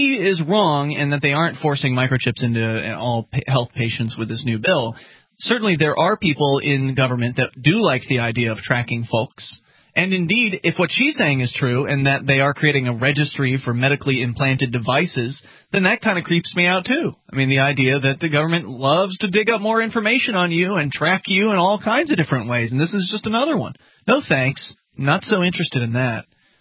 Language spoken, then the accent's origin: English; Florida, United States; born there; Yeah, we're both Florida-born, and it does get cold up here, but luckily, we've got heat.